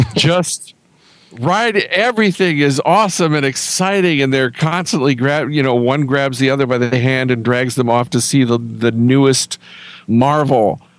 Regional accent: Washington, United States; the film, shows me pictures of my hometown as it looked 50 years ago. It's a very different town. The whole skyline is radically different because none of the big skyscrapers have been built yet. The biggest building is the Smith Tower

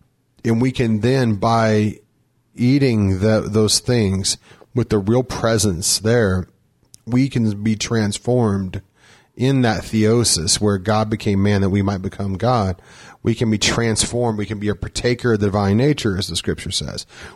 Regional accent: Ireland; maybe because it's Irish and I'm Irish, it's in our soul.

